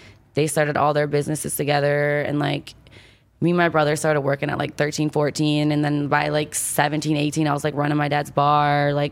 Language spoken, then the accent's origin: English; Michigan, United States; born or raised there